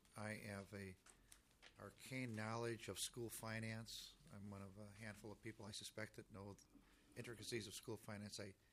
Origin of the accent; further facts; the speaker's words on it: Minneapolis, Minnesota, United States; I grew up in South Minneapolis. My mother was a school social worker. My dad was a lawyer, an Irish Catholic family.